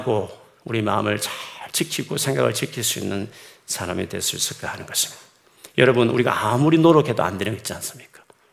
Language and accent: Korean; Gyeongsang, South Korea; 저같이 경상도 출신들은 더더욱이나 이렇게.